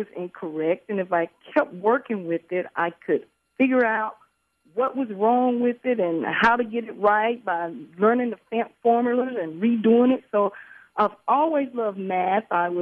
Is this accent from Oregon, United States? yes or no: no; Dallas, Texas, United States; Okay, well, first of all, Jim, I grew up in Dallas, Texas, and I was a strong cowboy fan